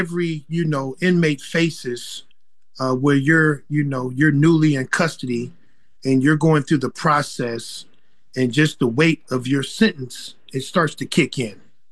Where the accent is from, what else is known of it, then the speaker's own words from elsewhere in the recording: Columbus, Ohio, United States; Okay, well … I am born and raised in Columbus, Ohio. I come from a two-parent home.